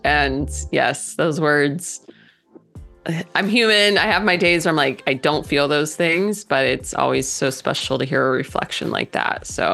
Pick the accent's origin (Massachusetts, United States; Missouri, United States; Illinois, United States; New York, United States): Missouri, United States; born there; And so I was born in the Midwest. I'm a Midwest girl at heart, born right in the middle of Missouri.